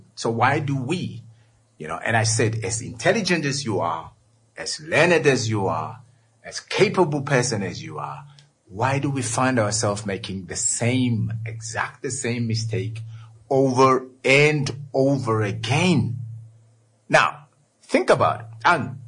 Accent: Jamaica; I am a Jamaican, boo boo baton. So I am a Jamaican.

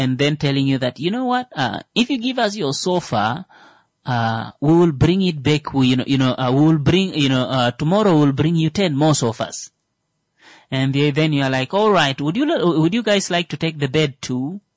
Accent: Kavango, Namibia; maybe because, I'm from Kavango and all

